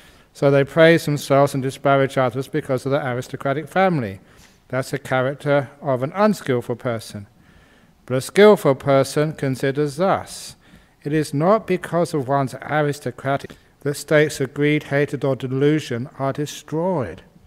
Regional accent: England, United Kingdom; where I grew up in England

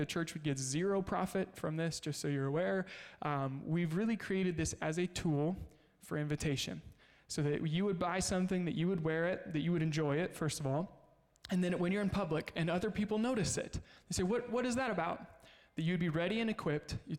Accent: Kansas, United States; For those of you that maybe knew, I'm from Kansas.

